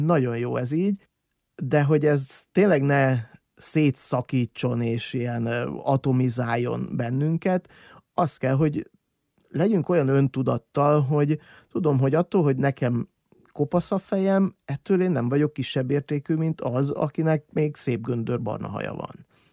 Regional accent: Bükkzsérc, Borsod-Abaúj-Zemplén, Hungary; now in Miskolc, Hungary; mondjuk én faluról jöttem, Bükzsércről, aki Miskolcon lakik.

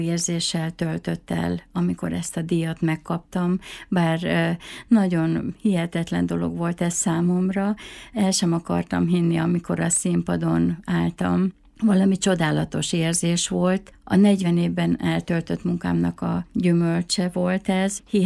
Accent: Jász-Nagykun-Szolnok, Hungary; born there; now in Miskolc, Hungary; Én Szolnok megyében egy kis alföldi városban születtem, és 82-ben kötöttünk házasságot férjemmel, és 83 óta élünk Miskolcon együtt

